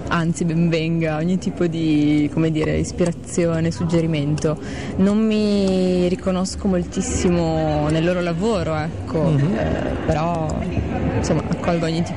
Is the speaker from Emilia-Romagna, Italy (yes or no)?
yes; Emilia-Romagna, Italy; dal territorio dove vivo, perché sono emiliana